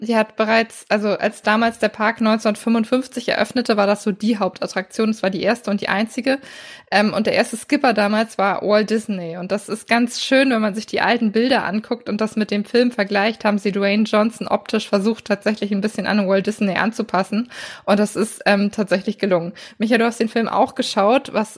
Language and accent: German; Northern Germany, Germany; gerade als Norddeutscher hat man ja, wenn man in Richtung Süden blickt, manchmal immer so ein paar Klischees im Kopf.